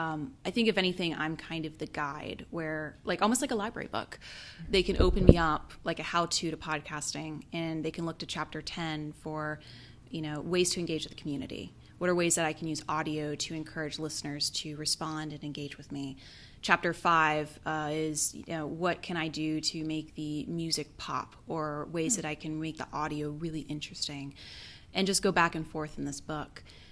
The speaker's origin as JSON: {"language": "English", "town": "Charleston", "region": "West Virginia", "country": "United States", "tie": "born or raised there", "lives_now": "Charlotte, United States", "said": "I am from Charleston, West Virginia, born and raised there"}